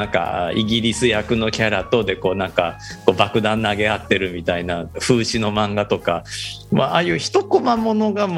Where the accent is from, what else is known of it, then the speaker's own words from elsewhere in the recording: Osaka, Japan; 僕も大阪出身なんですけど